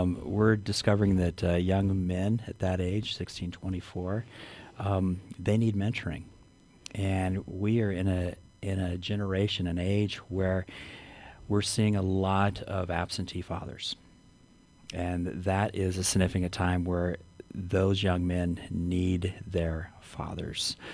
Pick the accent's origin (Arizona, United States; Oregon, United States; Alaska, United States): Arizona, United States; also born or lived in Houston, Texas; I have been in this area for just over 30 years. I'm originally from Arizona, born in Houston, Texas.